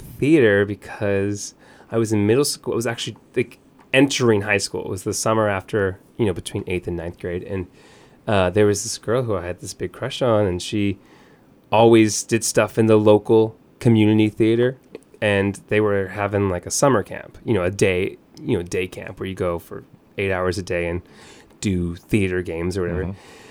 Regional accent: Seaford, Delaware, United States; Yes, I'm originally from Seaford, Delaware.

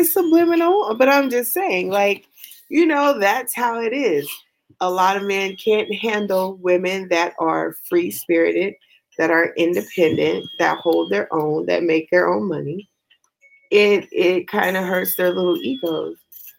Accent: West Coast, United States; because I'm from the West Coast, are more adventurous.

